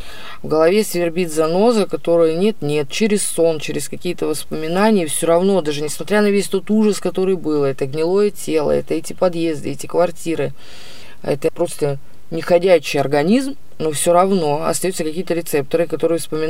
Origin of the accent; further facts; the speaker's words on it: Ukraine; И все, и приходит, а я с Украины, меня по 91-й статье обязательно должны были посадить до суда, обязательно.